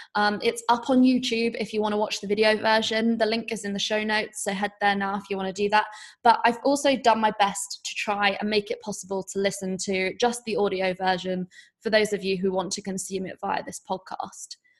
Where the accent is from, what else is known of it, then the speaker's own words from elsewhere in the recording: United Kingdom; Maybe it's being British and just having all year round rain and wanting to escape.